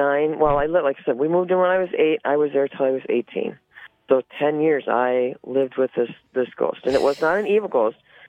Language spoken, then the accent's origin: English; Antigo, Wisconsin, United States; I was born and raised in Antigo.